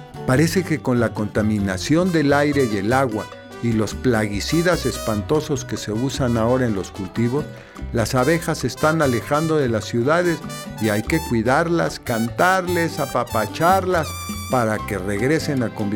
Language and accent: Spanish; Mexico City, Mexico; Yo crecí en la Ciudad de México y cuando era niño había toda clase de insectos en la casa, en la escuela, en el parque, etcétera, etcétera. Y como yo vivía cerca de una barranca